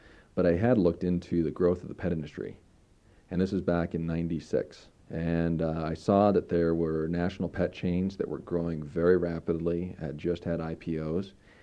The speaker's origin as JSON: {"language": "English", "town": "Columbus", "region": "Montana", "country": "United States", "tie": "born or raised there", "also_born_or_lived": "Billings", "said": "Well, I grew up in Columbus, Montana. I went to high school in Billings. And I guess growing up on a ranch"}